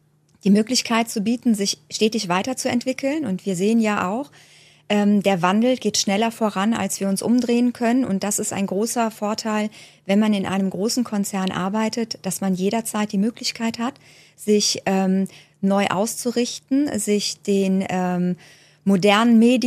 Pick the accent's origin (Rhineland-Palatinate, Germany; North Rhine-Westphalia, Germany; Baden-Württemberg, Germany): Rhineland-Palatinate, Germany; Sinzig; von Schreiben fürs Handwerk. Ich komme aus Sinzig